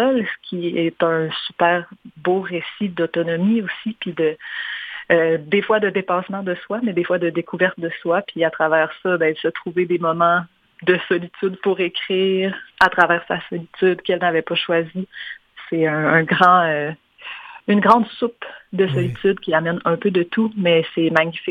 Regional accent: Quebec, Canada; je viens du Lac-Saint-Jean

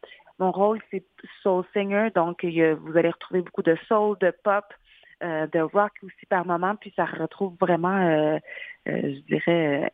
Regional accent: Quebec, Canada; J'ai commencé en faisant des revues musicales à Trois-Rivières parce que je viens de la Mauricie.

